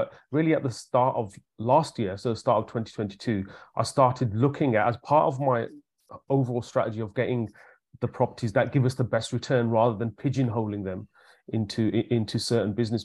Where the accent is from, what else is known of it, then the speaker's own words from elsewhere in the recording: Solihull, West Midlands, United Kingdom; Solihull is my hometown.